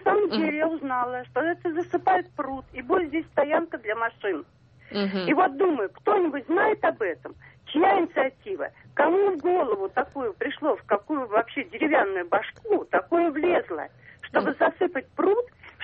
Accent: Moscow, Russia; я из Москвы.

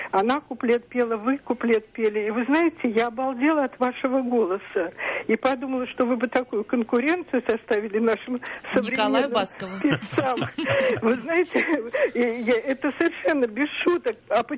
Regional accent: Saint Petersburg, Russia; я из Петербурга.

